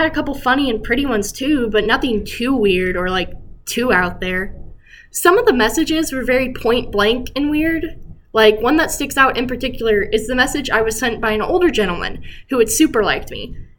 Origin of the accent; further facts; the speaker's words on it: Little Rock, Arkansas, United States; And I explained that I'm from Little Rock.